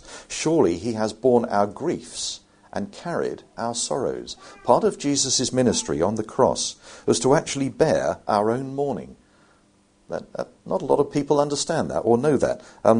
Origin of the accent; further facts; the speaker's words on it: United Kingdom; In case you think, you know, well, we're British as well, stiff upper lip, you know, don't show your feelings and all that.